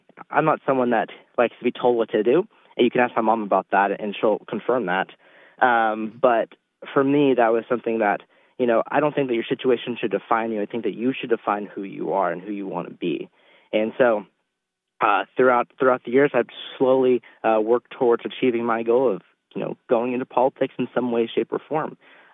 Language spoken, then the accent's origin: English; California, United States; Well, you know, I'm from Mendocino County, and I've grown up in a rural community my entire life.